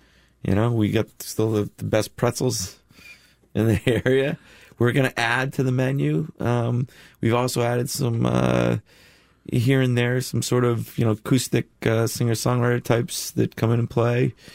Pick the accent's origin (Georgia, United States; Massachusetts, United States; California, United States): Massachusetts, United States; Shrewsbury; Well, I'm from the Worcester area. I grew up in Shrewsbury